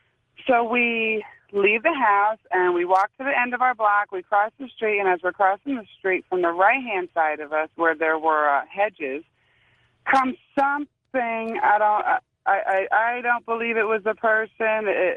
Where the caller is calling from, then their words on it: Michigan, United States; I am calling from the Thumb area in Michigan.